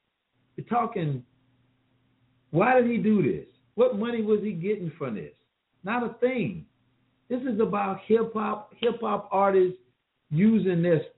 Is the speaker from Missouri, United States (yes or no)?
no; Columbia, South Carolina, United States; I do have a relationship with that city. That is my hometown, born and raised. Proud of it.